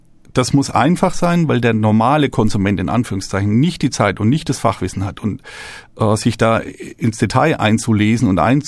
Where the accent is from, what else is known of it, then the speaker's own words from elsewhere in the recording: Bavaria, Germany; ich komme aus einer Region, aus Franken, wo diese kleinbürgerliche Nebenerwerbslandwirtschaft aus historischen Gründen sehr weit verbreitet war.